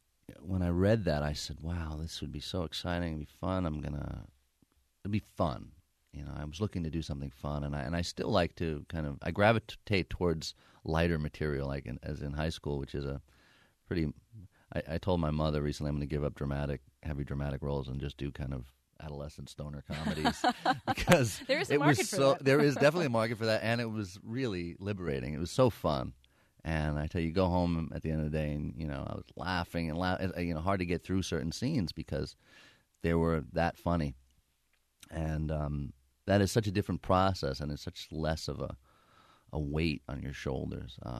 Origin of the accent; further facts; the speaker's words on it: New York, United States; I think growing up in New York, the odds are against you.